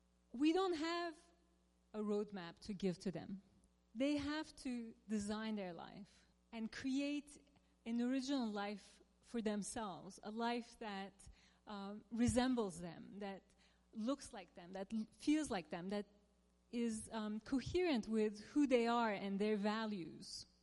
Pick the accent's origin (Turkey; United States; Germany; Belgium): Turkey; when I was growing up in Turkey, there was like a roadmap to being successful.